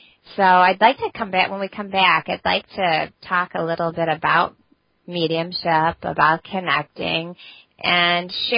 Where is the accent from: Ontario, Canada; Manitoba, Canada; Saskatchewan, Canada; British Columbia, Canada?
Ontario, Canada; London; and also from London, Ontario, my hometown.